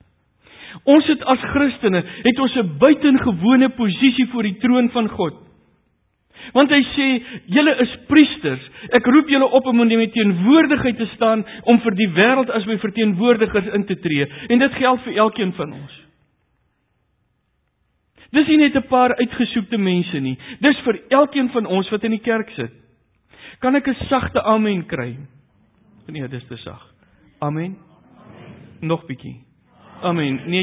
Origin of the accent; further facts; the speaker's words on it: Namibia; Ek is die Suidwester, dit geld selfs vir my ook.